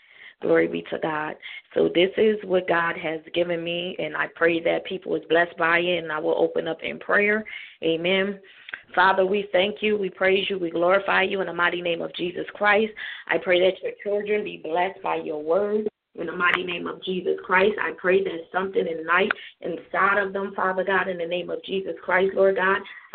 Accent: Chester, Pennsylvania, United States; I'm from Chester, Pennsylvania, outside of Philadelphia.

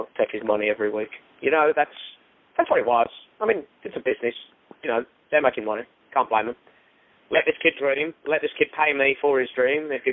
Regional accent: England, United Kingdom; I remember growing up in England as an independent wrestler

